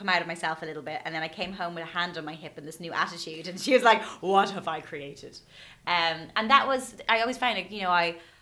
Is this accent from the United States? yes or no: no; Bray, Leinster, Ireland; I came from Bray County Wicklow, and very few people went to DCU from where I was from